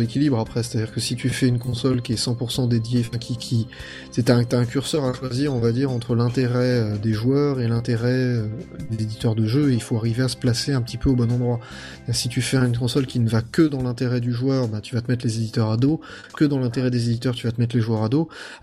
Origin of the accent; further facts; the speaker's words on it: France; c'est parce qu'on est français, ça, monsieur